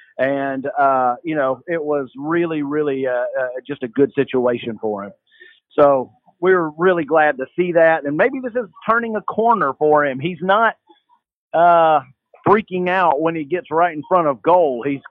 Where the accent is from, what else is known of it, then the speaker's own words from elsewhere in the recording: Henderson, Tennessee, United States; You know, I grew up in Henderson, Tennessee, and I don't even know if you've ever heard of that place.